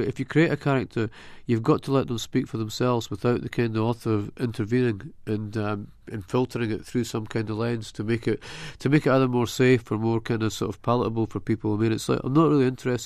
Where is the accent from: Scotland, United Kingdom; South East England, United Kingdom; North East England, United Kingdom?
Scotland, United Kingdom; we kind of realize that I'm American, she's American, and I'm Scottish, and it's kind of weird.